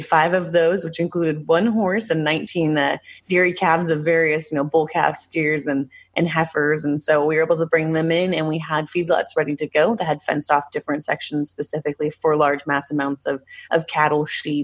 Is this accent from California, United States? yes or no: no; Oregon, United States; it's going to be my hometown in Oregon.